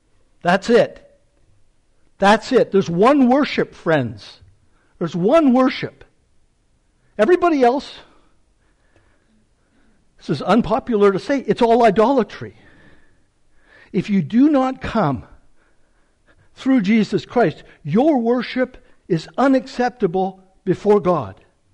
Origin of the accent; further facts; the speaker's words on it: Canada; And that comes before our Canadian citizenship. And I love being a Canadian citizen. I really do.